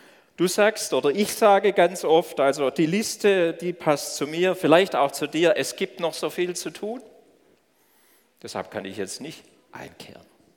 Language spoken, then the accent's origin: German; Baden-Württemberg, Germany; Wir sind ja im Stuttgarter Raum groß geworden, auf die Schwäbische Alb.